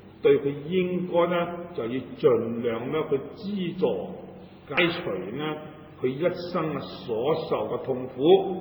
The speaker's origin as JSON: {"language": "Chinese", "country": "Hong Kong", "said": "我们香港人所谓呢你都痴线的"}